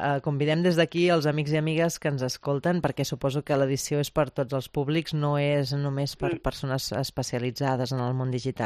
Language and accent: Catalan; Mataró, Catalonia, Spain; viatgem fins a la meva ciutat natal, Mataró